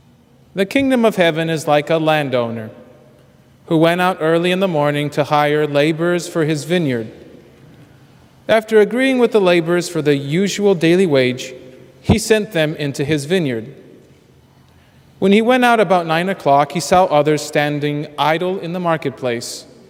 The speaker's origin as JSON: {"language": "English", "town": "Reynosa", "region": "Tamaulipas", "country": "Mexico", "tie": "born or raised there", "lives_now": "United States", "said": "Growing up in Reynosa, Mexico"}